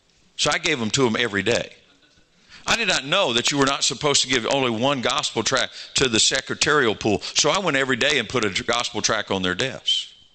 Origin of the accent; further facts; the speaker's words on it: Georgia, United States; I'm from Georgia. I'm a Georgia Bulldog fan.